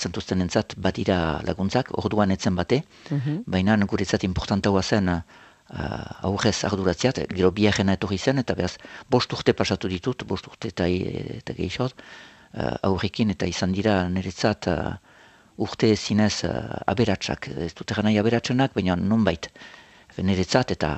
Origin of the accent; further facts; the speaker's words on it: Saint-Pée-sur-Nivelle, Nouvelle-Aquitaine, France; eta hori Senpereri nire sorterriari lotura bat